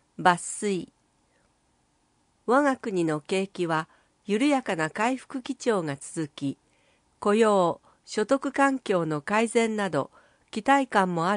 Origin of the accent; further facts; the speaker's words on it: Tondabayashi, Osaka, Japan; 私たちのふるさと富田林がきらめきの町として光り輝き続けることができるよう